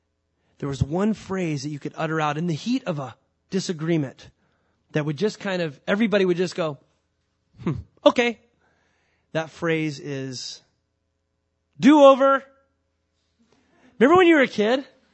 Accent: California, United States; moved away as an adult; As many of you guys know, I grew up down in Southern California for most of my life till I was about 18.

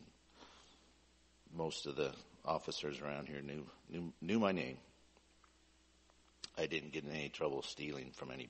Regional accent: Astoria, United States; I was born and baptized in Astoria, raised in Astoria, with a short stint 1 year in the first grade in Swinson.

